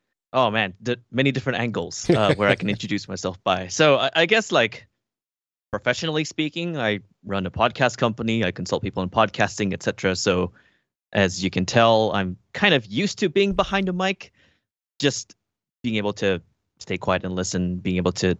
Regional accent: Borneo, Malaysia; also born or lived in Europe / Australia / Japan; now in Kuala Lumpur, Malaysia; So like I'm Malaysian by birth, indigenous Malaysian. So from Borneo Island, one of the native tribes there. But the family moved over to Europe for a few years, came back and went to Australia, and then went to Japan.

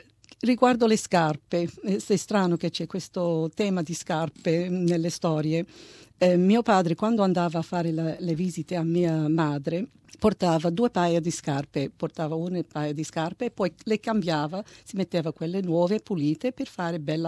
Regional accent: Australia; per me è stato una fortuna di crescere qui, di essere istruita e di trovare il lavoro. E io penso che sono australiana, ma australiana con un filo di italiano.

